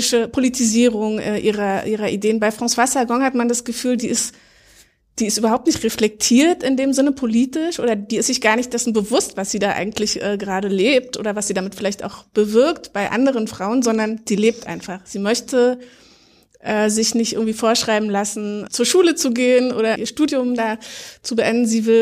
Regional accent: East Germany, Germany; Ich komme ja aus dem Osten.

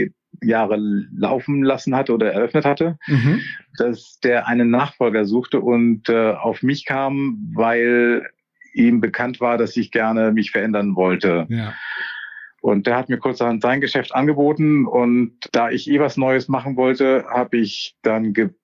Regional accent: Kiel, Schleswig-Holstein, Germany; ich komme ursprünglich aus Kiel.

